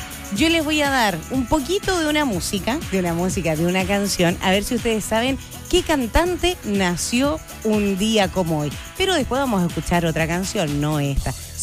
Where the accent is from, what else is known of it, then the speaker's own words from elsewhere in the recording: Chile; Nosotros obviamente como chilenos tenemos otra fecha.